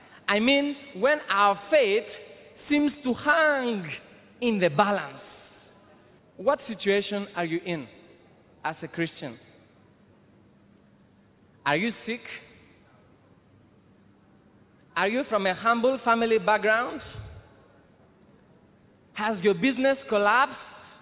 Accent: Greece; I come from Greece.

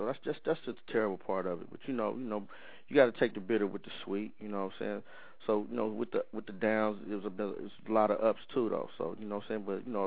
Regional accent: Inglewood, California, United States; Oh, I'm from Inglewood, West Side of Inglewood

